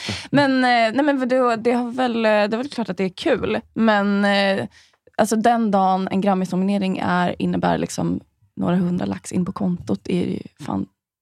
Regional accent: Norrköping, Östergötland, Sweden; Norrköping.

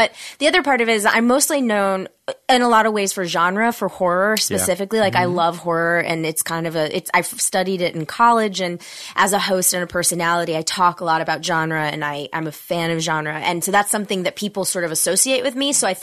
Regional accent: Atlanta, Georgia, United States; I'm from Atlanta.

